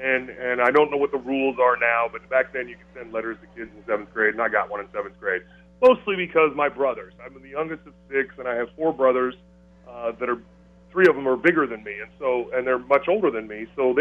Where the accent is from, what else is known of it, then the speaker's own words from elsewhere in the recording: Utah, United States; born there; moved away as an adult; I was born in Utah. My whole family was there.